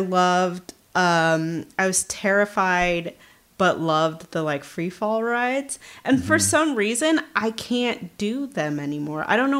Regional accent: California, United States; I grew up in the Valley, so mm-hmm. we would do Six Flags a lot.

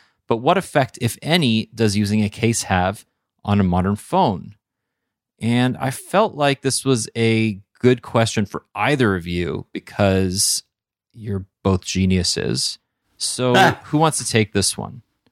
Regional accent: Canada; And I'm Canadian, so I got some excuses.

